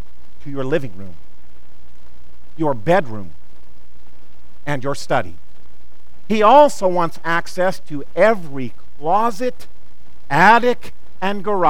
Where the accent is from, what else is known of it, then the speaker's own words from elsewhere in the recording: Missouri, United States; I grew up in Missouri.